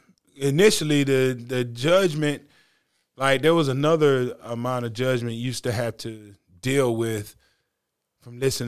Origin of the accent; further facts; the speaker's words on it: Greensboro, North Carolina, United States; But I'm coming from Greensboro, an area that got